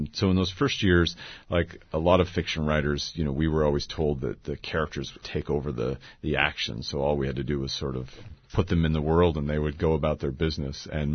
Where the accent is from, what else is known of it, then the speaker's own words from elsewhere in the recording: Spokane, Washington, United States; And I had decided, you know, in about 1997, that Spokane, Washington, my hometown, was a flat place to write fiction